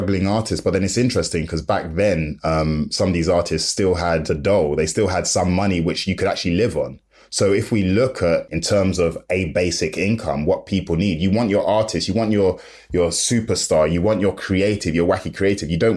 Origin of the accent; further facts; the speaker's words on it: London, United Kingdom; I'm from London. I'm in South London.